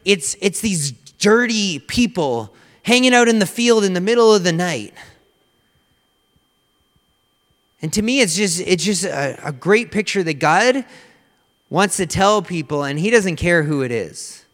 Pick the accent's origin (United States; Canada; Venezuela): Canada; I say shone because I'm Canadian.